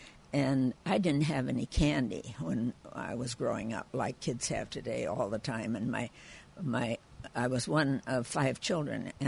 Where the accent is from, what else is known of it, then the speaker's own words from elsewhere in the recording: Sanborn, United States; In my hometown of Sanborn.